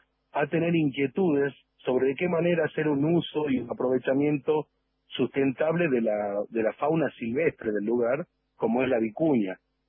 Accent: San Salvador de Jujuy, Jujuy, Argentina; yo soy de acá de San Salvador de Jujuy. Soy hijo de puneños, mi madre es de Llamichico

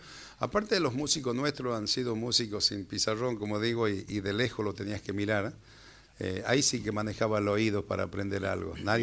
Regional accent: Mendoza, Argentina; Bueno, yo vengo de Mendoza y en Mendoza te dicen

